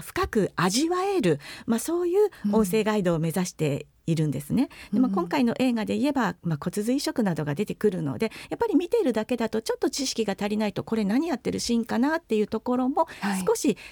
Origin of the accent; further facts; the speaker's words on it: Nagasaki, Japan; 私が長崎の出身なんですね